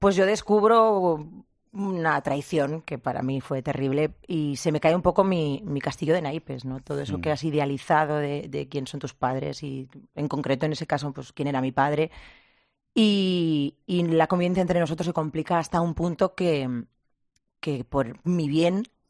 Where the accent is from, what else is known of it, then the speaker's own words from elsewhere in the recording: Rentería, Basque Country, Spain; also born or lived in San Sebastián; Yo soy de Rentería. Nacía en San Sebastián. Nacíamos todos en San Sebastián. Pero sí, soy de Rentería. Pero mi familia materna son todos navarros y casi todos afincados en Puente la Reina.